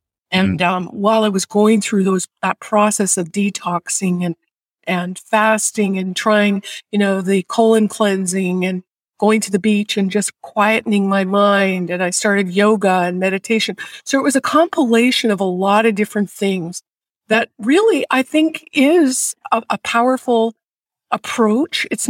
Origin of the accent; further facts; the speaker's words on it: Canada; now in United States; I was new to the U.S. I'm from Canada and I had no support system, very few friends.